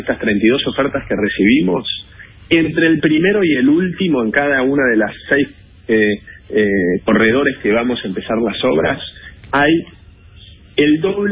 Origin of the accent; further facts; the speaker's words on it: Argentina; que es lo que hicimos como argentinos, lo que supimos hacer en 65 años.